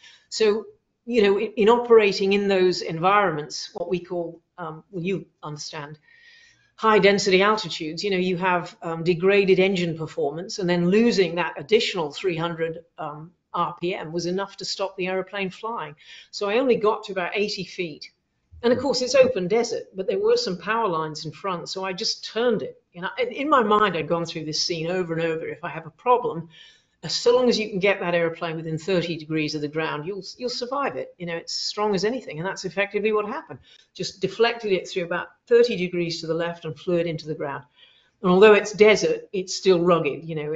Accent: United Kingdom; You know, we're British.

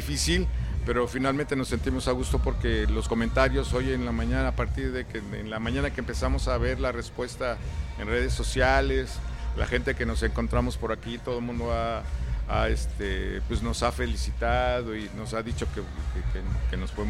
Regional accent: Mexico; a pesar de que somos mexicanos y no teníamos tanta cercanía

